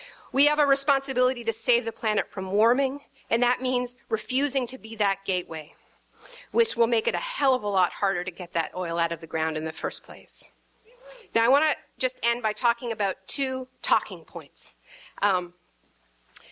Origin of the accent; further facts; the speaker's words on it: Canada; look, I'm from Canada.